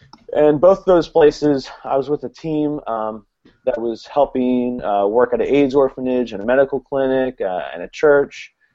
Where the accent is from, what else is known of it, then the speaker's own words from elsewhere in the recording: Jenkintown, Pennsylvania, United States; where I grew up, which is a small town called Jenkintown. I'm from Pennsylvania, right outside of Philadelphia, and my high school, my graduating class had 32 students in it.